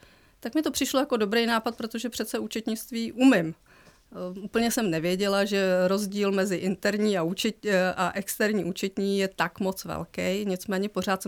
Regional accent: Havlíčkův Brod, Vysočina Region, Czechia; Já pocházím z Havlíčkova Brodu

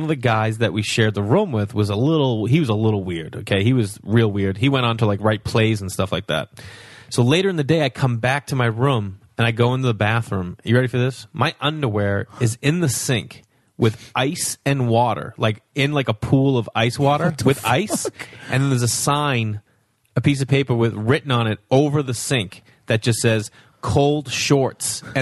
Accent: Stoneham, Massachusetts, United States; Stoneham, Mass. 15 minutes north of Boston up the up 93.

